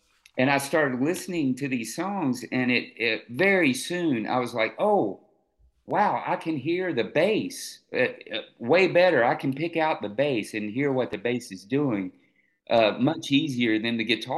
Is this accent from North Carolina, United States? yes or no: yes; Conover, North Carolina, United States; so I moved from my hometown of Conover to Raleigh, North Carolina